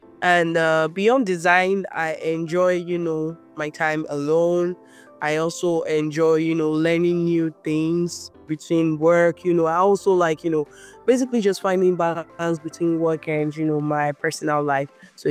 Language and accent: English; Nigeria; And I grew up in Nigeria and my journey has always been fueled by creativity, curiosity.